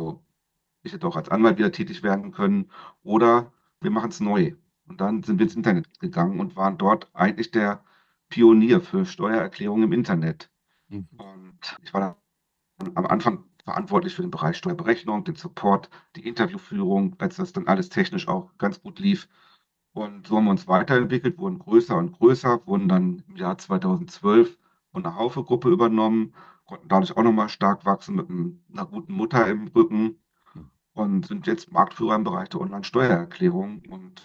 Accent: Hanover, Lower Saxony, Germany; moved away as an adult; also born or lived in Baden-Württemberg; Ich komme aus Hannover, habe hier Jura studiert

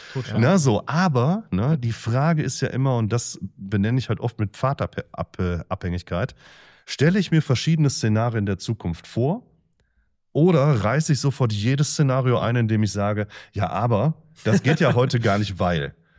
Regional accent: Essen, North Rhine-Westphalia, Germany; Also ich komme aus Essen und Essen ist ja nun mal wirklich keine Kleinstadt.

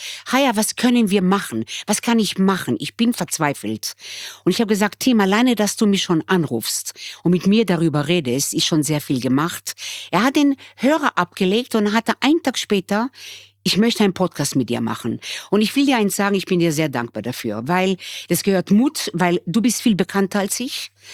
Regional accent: Israel; also born or lived in Germany; now in Austria; wir kommen eigentlich aus Israel und sind integriert nach Europa. Ich war in Deutschland, dann in Österreich, lebe seit 45 Jahren in Österreich

